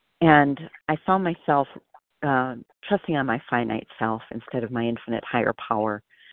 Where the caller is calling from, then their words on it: Wisconsin, United States; I'm calling from Wisconsin.